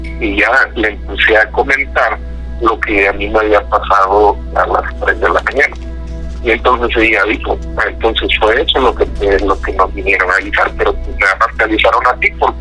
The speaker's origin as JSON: {"language": "Spanish", "region": "Veracruz", "country": "Mexico", "tie": "born or raised there", "said": "Soy del estado de Veracruz, he visto muchas cosas."}